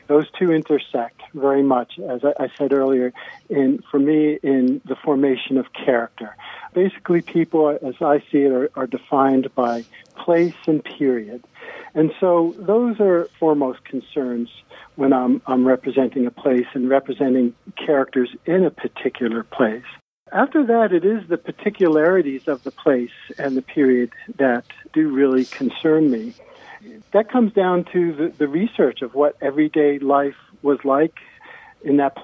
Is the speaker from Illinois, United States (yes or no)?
no; Shelton, Washington, United States; By the time I was growing up in Shelton, the air was clean.